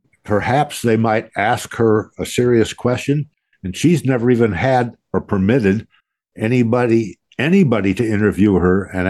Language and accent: English; Michigan, United States; I know in my home state of Michigan